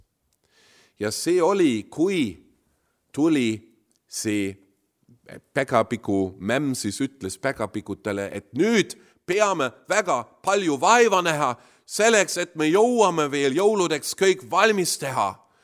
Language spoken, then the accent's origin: Estonian; Germany; accent: German; Estonian is a second language; Ma tean, et see kõlab hirmsasti, kuid mul on ju saksa aktsent ka veel